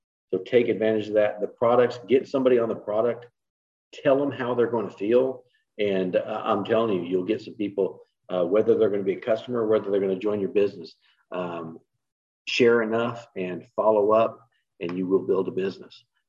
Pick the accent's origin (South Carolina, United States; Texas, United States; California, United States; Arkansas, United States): Texas, United States; El Paso; So I'm from El Paso, but I didn't know him before, but you know, San Antonio, El Paso, that's kind of home for me.